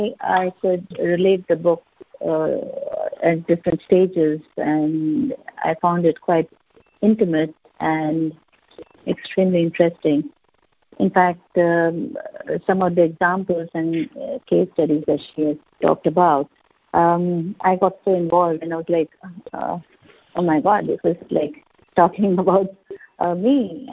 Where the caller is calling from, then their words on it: Mumbai, Maharashtra, India; So I'm calling from Mumbai. Yes, it's 5:30 a.m. in the morning.